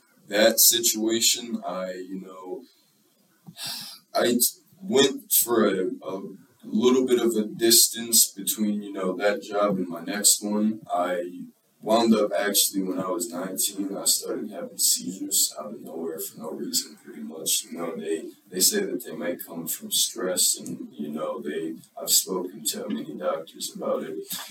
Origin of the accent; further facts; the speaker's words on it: Cleveland, Ohio, United States; Well, I grew up in the Cleveland area. My family, they're a little scattered around, but they're all in Northeast Ohio, so not too far.